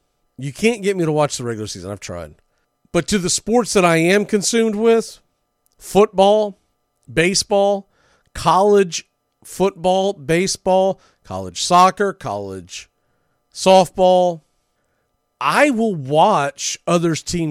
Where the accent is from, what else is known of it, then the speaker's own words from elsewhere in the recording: Jacksonville, Florida, United States; we're talking about me growing up in Jacksonville, Florida as a young kid